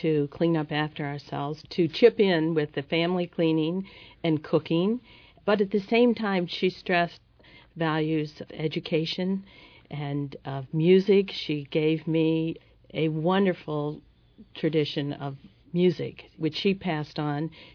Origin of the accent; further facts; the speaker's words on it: St. Louis, Missouri, United States; And I also think that the neighbors in the neighborhood that I grew up in St. Louis had special relationships with the children in the neighborhood